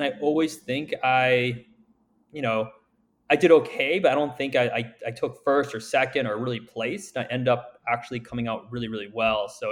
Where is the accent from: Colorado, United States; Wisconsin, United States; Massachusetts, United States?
Massachusetts, United States; Wellesley; I grew up in Wellesley, and Wellesley is a very, there's a lot of pressure. Wellesley out here in Massachusetts